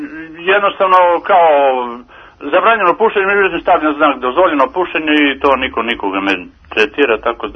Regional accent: Kragujevac, Šumadija, Serbia; Ja sam iz Kragujevca.

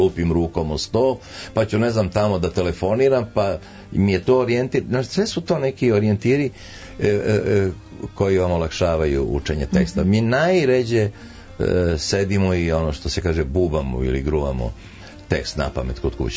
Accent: Belgrade, Serbia; first language Macedonian; Prvi je moj maternji jezik koji je u sred Beograda bio makedonski. I moji tad nisu znali, su došli, ja sam rođeni Beograđanin i tako dalje, ali oni još nisu znali da li će ostati u Beogradu ili će se vratiti u Makedoniju.

